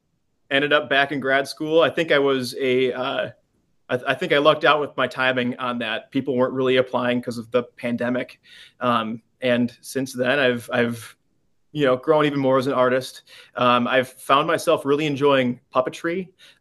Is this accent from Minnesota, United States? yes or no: yes; Mankato, Minnesota, United States; growing up in Mankato, that was kind of just my taste of what theater was.